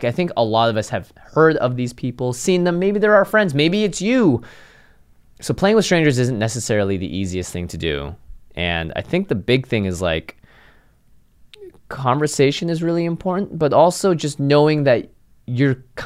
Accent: Seattle, Washington, United States; I grew up in Seattle. I know about inclement weather.

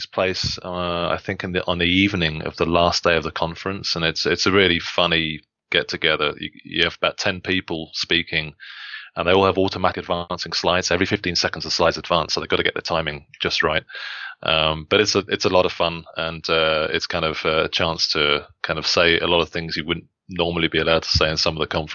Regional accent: England, United Kingdom; now in Switzerland; I'm an Englishman, so since I moved over to the Swiss Alps

